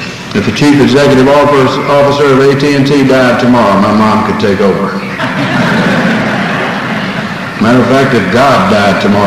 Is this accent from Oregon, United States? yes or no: no; Irwin, North Carolina, United States; North Carolina. And most of the people in North Carolina don't know where Irwin is, and Irwin was my hometown.